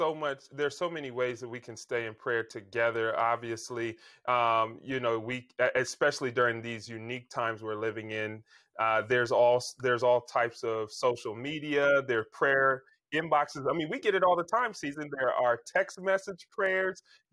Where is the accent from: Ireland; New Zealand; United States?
United States; Columbus, Ohio; I certainly live in the DMV or the Washington, D.C. metro area, but home where I was born and raised is in Columbus, Ohio.